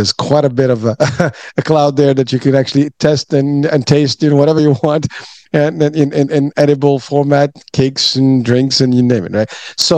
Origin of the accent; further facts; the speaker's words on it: Morocco; I'm from Morocco originally, so there's hashish